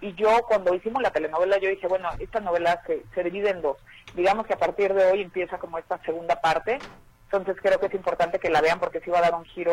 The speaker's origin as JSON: {"language": "Spanish", "town": "Puerto Vallarta", "region": "Jalisco", "country": "Mexico", "tie": "born or raised there", "also_born_or_lived": "Guadalajara", "said": "yo nací en Guadalajara, de hecho, y la mayor parte de mi familia está ahí, nada más que yo de muy chiquita me fui a vivir a Vallarta, uh-huh, y crecí allá, pues, pero nací en Guadalajara y mi familia está allá."}